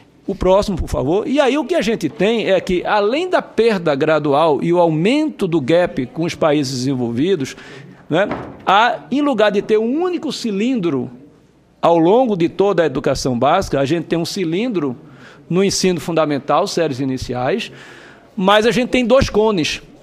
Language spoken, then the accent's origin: Portuguese; Northeast Region, Brazil; eu talvez como nordestino